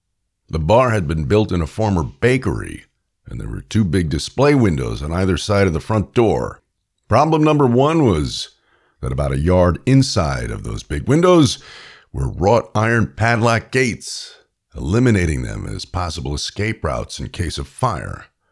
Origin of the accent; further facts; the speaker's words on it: New York, United States; As a kid growing up in New York, I was sometimes invited to join friends in Times Square for the annual New Year's Eve shit show.